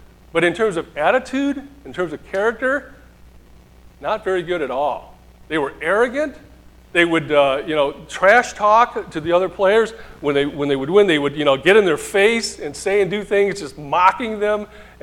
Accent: Michigan, United States; some of you know that I grew up near Detroit, Michigan.

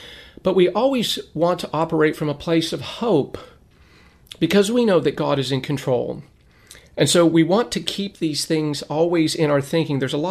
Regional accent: Lancaster, California, United States; when I was a young boy growing up in Lancaster, California in the 70s

